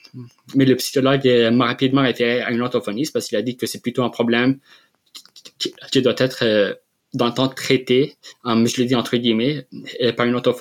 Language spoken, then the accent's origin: French; Lebanon; now in Quebec, Canada; j'ai grandi au Liban, je suis d'origine libanaise.